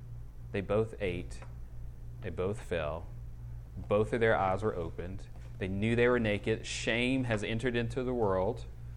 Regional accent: the South, United States; so I'm from the South, and you'll see like old grandparents sitting on the porch

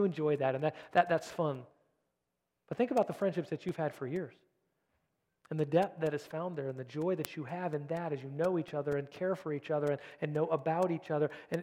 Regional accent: California, United States; I grew up in California, and I loved to go to the beach.

